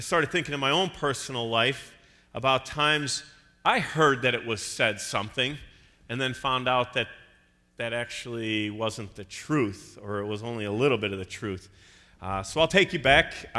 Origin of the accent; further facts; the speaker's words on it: Chicago, Illinois, United States; and I'm from Chicago. We came up to Lake Geneva